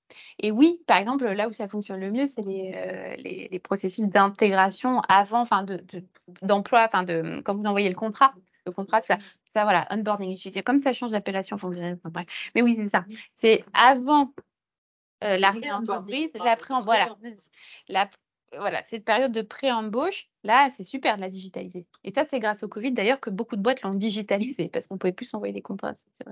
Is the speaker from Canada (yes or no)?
no; Nouvelle-Aquitaine, France; now in Paris, France; je viens de Charente-Maritime quand je suis arrivée à Paris